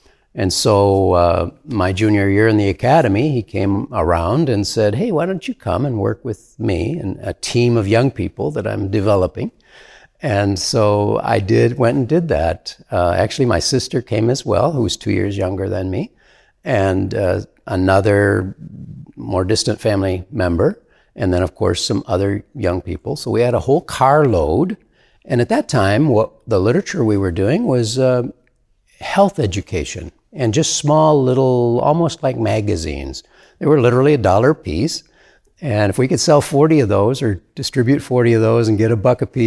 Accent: Michigan, United States; Second summer, the same thing, but in a different location in Michigan, my home state, again with a group of young people.

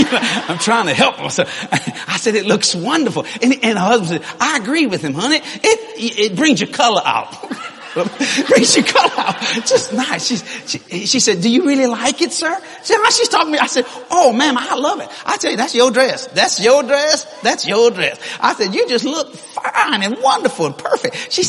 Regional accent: New Orleans, Louisiana, United States; Are you from Hawaii? Nope. From New Orleans. Pleased to meet you.

